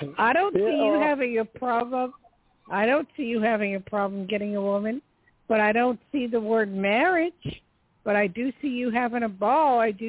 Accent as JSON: {"language": "English", "town": "Newark", "region": "New Jersey", "country": "United States", "said": "I'm from Jersey originally. But we get so many New Yorkers."}